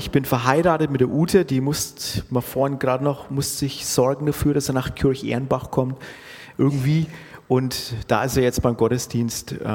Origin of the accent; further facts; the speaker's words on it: Bavaria, Germany; also born or lived in North Rhine-Westphalia; Wir kommen ursprünglich aus dem Frankenwald, lebten dann eine Zeit lang in Nordrhein-Westfalen.